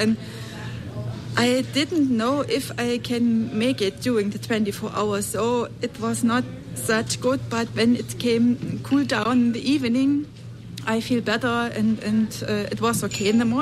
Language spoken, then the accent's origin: English; Germany; DLA-DYL. I come from Germany